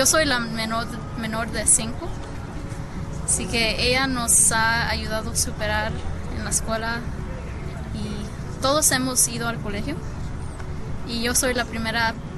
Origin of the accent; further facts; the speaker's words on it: Los Angeles, California, United States; born there; Nací aquí en Los Ángeles.